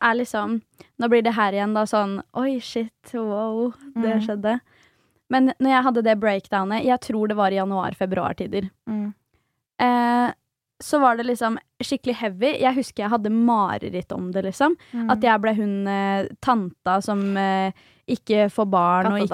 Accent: Svelvik, Vestfold, Norway; Jeg var hjemme i Svelvik hos mamma og pappa.

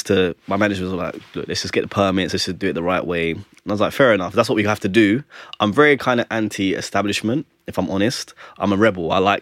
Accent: Tottenham, London, United Kingdom; And for me, I'm from Tottenham.

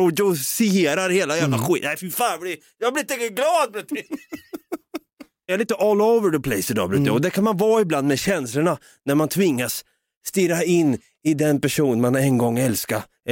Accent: Sweden; jag tror vi är så jävla svenska när man går igenom ett breakup och så har man ingenstans att bo. Vi är så svenskar

